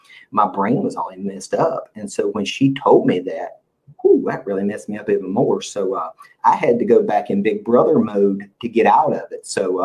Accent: North Carolina, United States; So I got another job with the state of North Carolina at a college in my hometown, Stanley Community College.

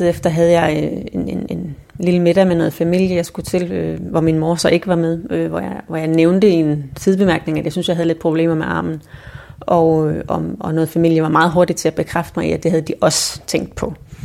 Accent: Odense, Region of Southern Denmark, Denmark; en gammel veninde i Odense, hvor jeg kommer fra

